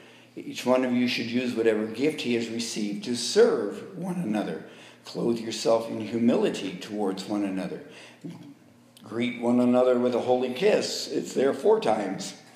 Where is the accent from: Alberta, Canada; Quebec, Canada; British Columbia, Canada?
Quebec, Canada; I grew up in Quebec.